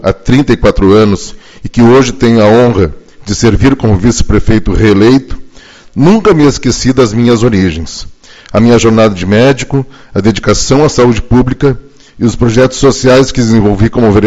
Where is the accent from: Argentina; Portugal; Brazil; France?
Brazil; Uruguaiana, Rio Grande do Sul; Uruguaiana é mais do que a cidade onde eu nasci. Ela é o berço das minhas memórias, dos valores que carrego e da minha essência.